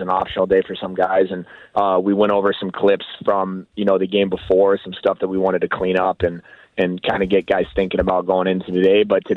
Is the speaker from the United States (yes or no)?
yes; Alabama, United States; I grew up in Alabama. I have two parents, both, you know, two British parents.